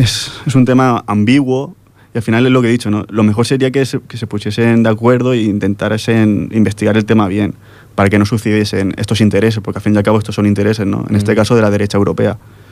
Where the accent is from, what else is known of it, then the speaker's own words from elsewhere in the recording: Catalonia, Spain; Es un tema que nos incumbe a nosotros como españoles, bueno, como catalanes, como lo que queramos.